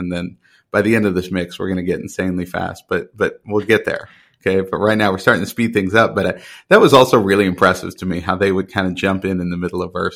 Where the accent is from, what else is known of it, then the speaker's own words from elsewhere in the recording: Dallas, Texas, United States; growing up in Dallas, Texas, like I don't know anything about their world, right?